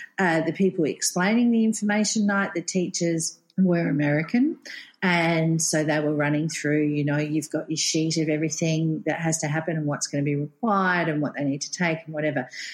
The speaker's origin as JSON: {"language": "English", "country": "Australia", "lives_now": "Qatar", "said": "I'm an Aussie based here in Qatar."}